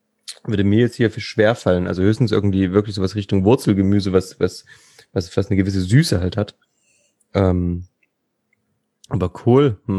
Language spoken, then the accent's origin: German; Thuringia, Germany; Als Thüringer ist das Pflichtprogramm.